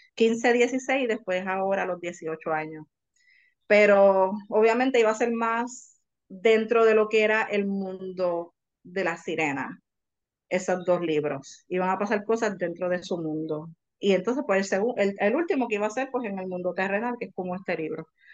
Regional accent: Puerto Rico; si somos autores puertorriqueños, pues yo sé que muchos, no solamente somos autores puertorriqueños, sino también somos lectores que solamente leemos en español.

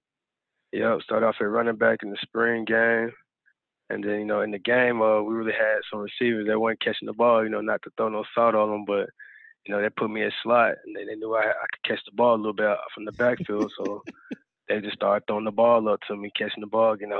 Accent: Hobson City, Alabama, United States; also born or lived in Anniston; Okay, I'm from Anniston, Alabama, really Hobson City, Alabama. It's a small city inside of Anniston on the outskirts. You know, I was kind of like born and raised in that area.

